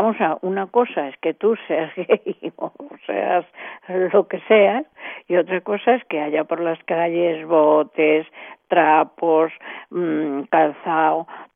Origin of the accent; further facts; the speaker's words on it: Madrid, Community of Madrid, Spain; yo soy madrileña y me duele ver mi ciudad así.